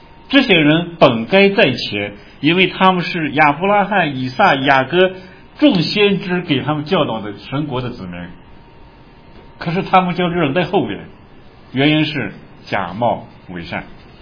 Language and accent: Chinese; China; 我们中国人很讲究这个，对吧？我中国人很讲究。